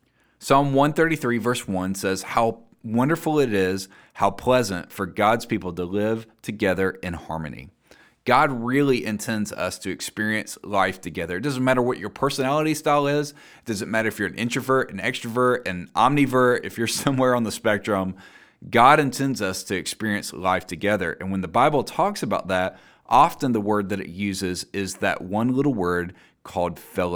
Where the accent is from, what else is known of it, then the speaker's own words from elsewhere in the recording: Mississippi, United States; Sometimes back where I grew up in Mississippi, people would say, "Where do you fellowship?"